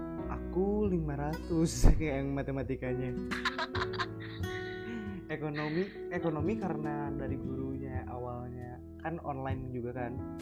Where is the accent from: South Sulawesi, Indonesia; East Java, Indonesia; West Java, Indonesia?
West Java, Indonesia; Bandung; Kalau aku dari Bandung.